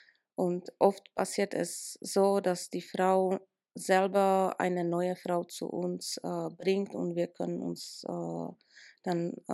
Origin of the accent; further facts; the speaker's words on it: Czechia; German is a second language; Ich habe mich für das Projekt entschieden, weil ich schon Erfahrungen aus meiner Heimat habe. Ich habe während meines Studiums als Sozialarbeiterin in Tschechien ein Praktikum